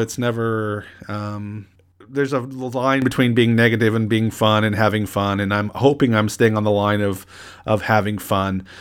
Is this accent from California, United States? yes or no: yes; San Diego, California, United States; I'm from San Diego, California, so it's a little bit different.